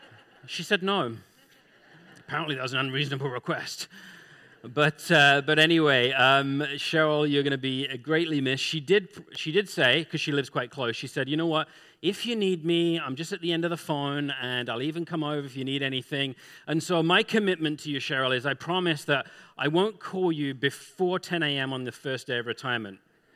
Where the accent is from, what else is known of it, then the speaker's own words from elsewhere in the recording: England, United Kingdom; And I'm from England.